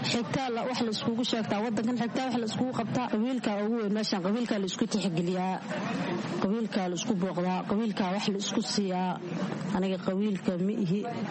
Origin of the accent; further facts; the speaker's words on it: Kismayo, Lower Juba, Somalia; born there; Waxaan ku dhashay Kismaayo, ka xagga meel baadiyaha aan ku dhashay.